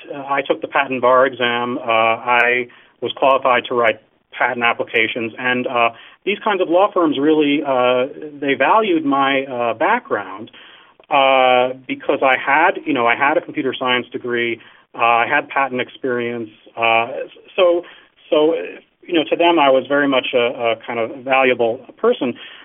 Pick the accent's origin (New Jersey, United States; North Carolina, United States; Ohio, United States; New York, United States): New York, United States; also born or lived in Chicago / Seattle; spent some time in Chicago, and then I moved to Seattle, and I thought, well, I need to get back to my hometown, which was New York.